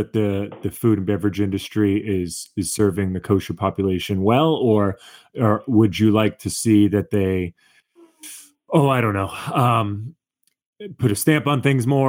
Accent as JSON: {"language": "English", "town": "Boston", "region": "Massachusetts", "country": "United States", "tie": "born or raised there", "said": "I grew up in Boston on a street that was primarily Jewish."}